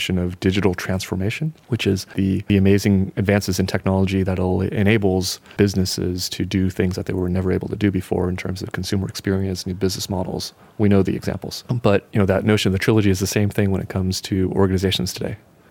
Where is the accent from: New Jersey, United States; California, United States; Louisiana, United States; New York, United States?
California, United States; San Francisco; And that's a privilege for me because I grew up in San Francisco. So it's an honor to represent SAP for basically my home area.